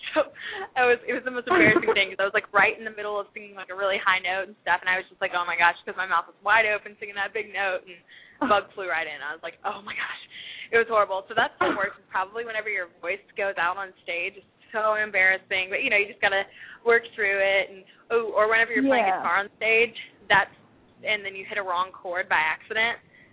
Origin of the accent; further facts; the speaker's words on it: Louisiana, United States; I'm from Louisiana, and so whenever Katrina hit, a dog was walking around by our yard